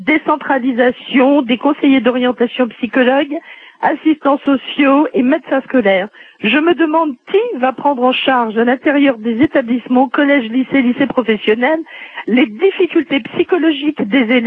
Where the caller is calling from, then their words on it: Guadeloupe; je suis directrice de CIO, je t'appelle de la Guadeloupe.